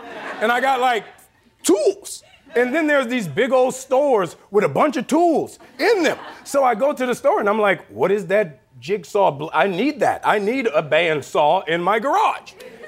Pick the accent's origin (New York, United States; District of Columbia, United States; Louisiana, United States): Louisiana, United States; New Orleans; Like, so I'm from New Orleans. And best city in the world, 504, slow your roll, recognize the real.